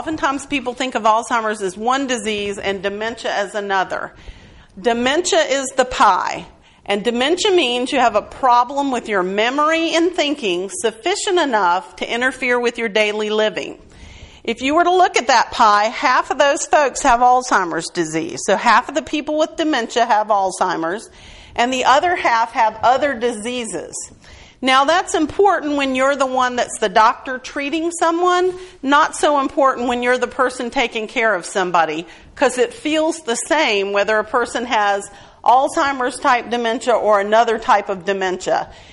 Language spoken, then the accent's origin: English; Durham, North Carolina, United States; So I'm from Durham. That makes me the expert.